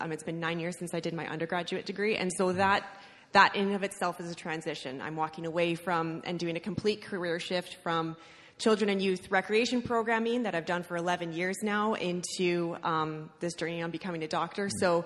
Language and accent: English; British Columbia, Canada; We both are born and raised in the Okanagan. Both of our families are here.